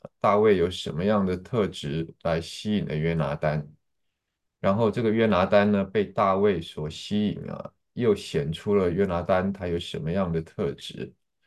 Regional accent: China; 特别是我们中国人啊，我们中国的文化传统

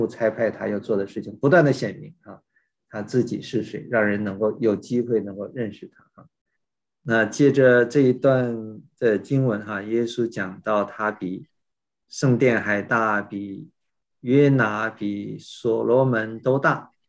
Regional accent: China; now in United States; 我们这一批都是从大陆背景出来的留学生啊，我们都是从小就受这个共产党的教育，是无神论的背景啊。结果同样来到美国，同样生活在美国

